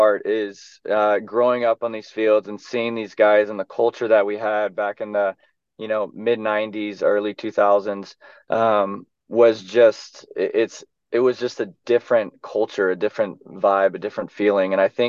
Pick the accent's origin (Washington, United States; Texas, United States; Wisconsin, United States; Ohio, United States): Texas, United States; Houston; since I'm from Houston, well, how did you get MLS Next so fast?